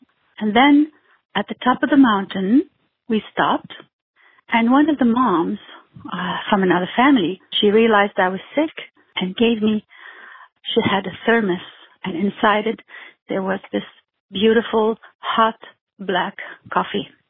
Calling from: Aleppo, Aleppo Governorate, Syria; I'm calling you from Toronto in Canada.

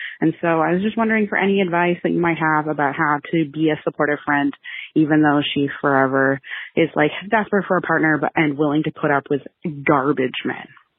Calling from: Canada; I'm calling you from Canada.

